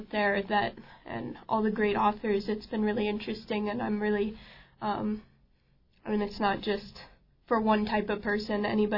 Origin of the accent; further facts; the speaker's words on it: Juneau, Alaska, United States; I'm from here in Juno.